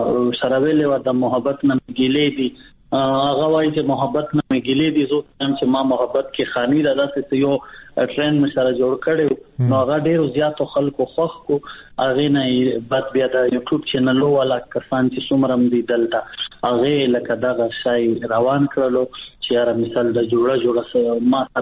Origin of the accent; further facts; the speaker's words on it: Bannu, Khyber Pakhtunkhwa, Pakistan; زه وایم چې مونږ کله په بنو کې یو دا فلمونو سندرې به مې د سنگرانو اورېدلې